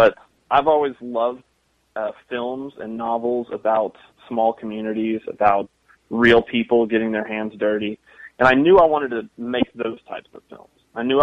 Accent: Johnson City, Tennessee, United States; I grew up in Johnson City, Tennessee, the Tri-Cities area.

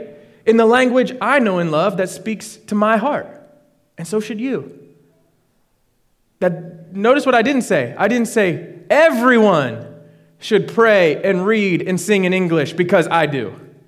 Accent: United States; I'm an American man, right? Born and raised in the United States.

